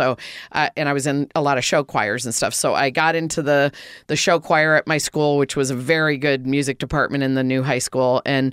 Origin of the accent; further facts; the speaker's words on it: Florida, United States; So I grew up in Central Florida as a teenager, and it's really fun there as a teenager.